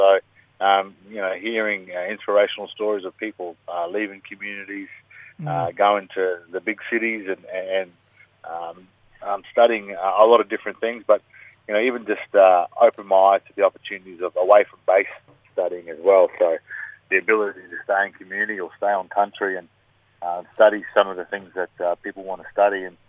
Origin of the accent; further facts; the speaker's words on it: Townsville, Queensland, Australia; also born or lived in Yam Island; now in Minden, Australia; We're a Cool Cut Gold mob. So, yeah, that's where I'm from. Grew up in Townsville